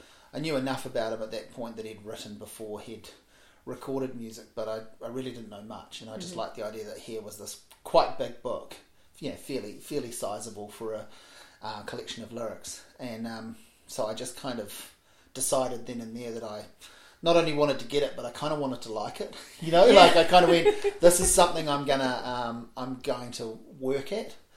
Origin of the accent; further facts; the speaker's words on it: Hawke's Bay, New Zealand; growing up in Hawke's Bay, you couldn't find those things.